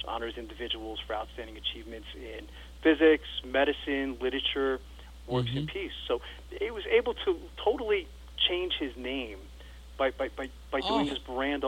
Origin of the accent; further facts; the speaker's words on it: New York, United States; I'm originally from New York. You know, my family's in Brooklyn.